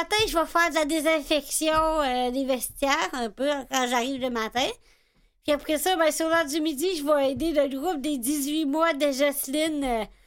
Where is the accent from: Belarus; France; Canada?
Canada; Rimouski, Quebec; j'ai 29 ans, je viens de Rimouski.